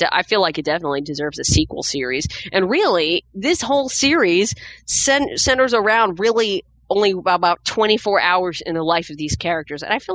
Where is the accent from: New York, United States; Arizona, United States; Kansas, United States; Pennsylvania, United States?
New York, United States; New York City; I'm from New York City. I know how cold it gets in February